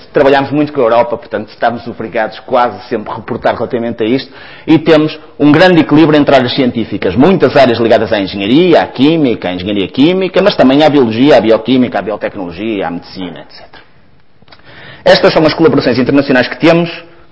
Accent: Porto, Portugal; Embora seja do Porto, nasci no Porto e moro no Porto

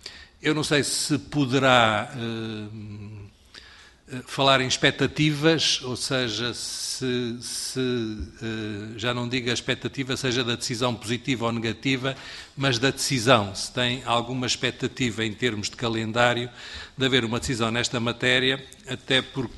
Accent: Azores, Portugal; Eu sou dos Açores, mas hoje não estou mandatado para essa área geográfica.

